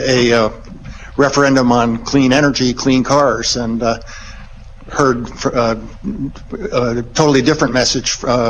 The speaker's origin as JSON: {"language": "English", "town": "Bucksport", "region": "Maine", "country": "United States", "said": "from Bucksport."}